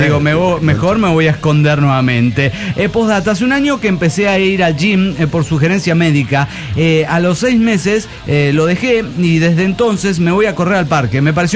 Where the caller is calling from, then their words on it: Tapachula, Chiapas, Mexico; de Tapachula, Chapa.